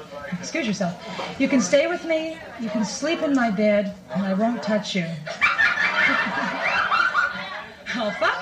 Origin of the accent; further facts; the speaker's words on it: Toronto, Ontario, Canada; No, I'm from Toronto, in Toronto, and you're from Newfoundland